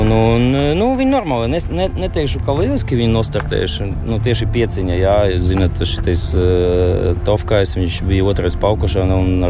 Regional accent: Ukraine; Latvian is a second language; esmu Ukrainis

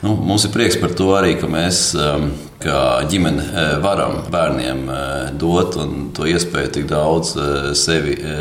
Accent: Jelgava, Latvia; also born or lived in Dobele; mēs esam abi dzīvi dzimuši Dobelē, vienā slimnīcā ar pāris gadu starpību, ja? Bet es personīgi lielāko daļu no savas dzīves esmu pavadījis Jelgavā vai Jelgavas apkārtnē. Man vecāki dzīvojuši Jelgavā, man vecvecāki dzīvojuši Jelgavā, tikai es sevi sauc par pārliecinātu jelgavnieku.

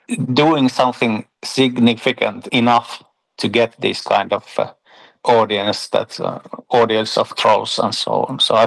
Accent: Poland; now in Finland; So I'm from Poland

